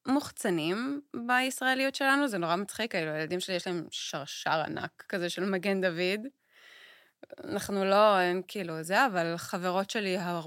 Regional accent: United States; now in Israel; יש לי גם וגם, אני אמריקאית. אנשים לא יודעים את זה, אמא שלי אמריקאית.

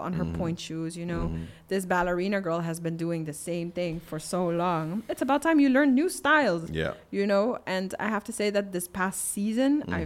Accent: Aruba; Because I felt a little trapped down there, you know.

